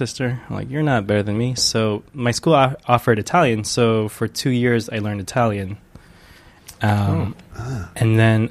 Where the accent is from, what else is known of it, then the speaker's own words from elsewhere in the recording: Singapore; born there; also born or lived in Indonesia / France / United States; I've lived in Indonesia, I lived in France, I lived in America, I was born in Singapore.